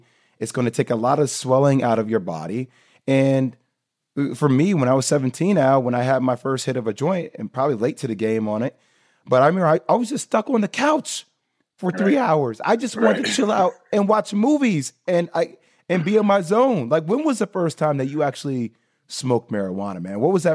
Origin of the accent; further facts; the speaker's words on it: Plainfield, New Jersey, United States; And I'm born and raised in Plainfield, New Jersey.